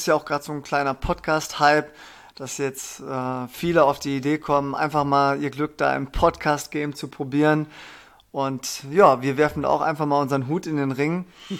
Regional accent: Gummersbach, North Rhine-Westphalia, Germany; born there; now in Trier, Germany; Ja, ich bin da tatsächlich auch geboren. Nur eine Minute vor dir. Ja, und dann kam es auch schon hinterher. Ja, aber ich wohne jetzt mittlerweile in Trier.

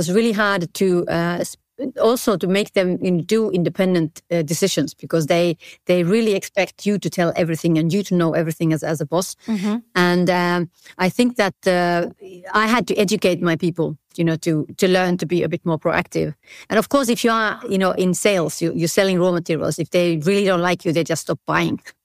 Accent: Finland; Well, I come from Finland. We don't have this problem. They just don't talk.

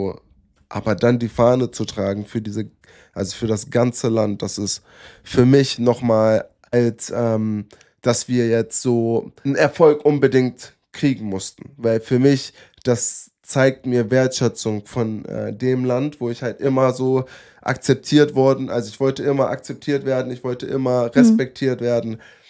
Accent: Germany; born there; Natürlich bin ich Deutscher und ich bin hier geboren, ich halte mich an die Regeln, ich mache meine Sachen.

